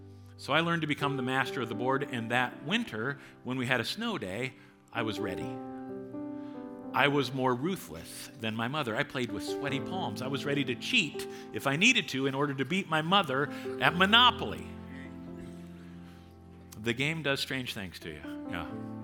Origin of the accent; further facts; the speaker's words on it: New Providence, Iowa, United States; I grew up in New Providence, Iowa, just about 2 miles north of town on a farm. My two brothers and my mom and me.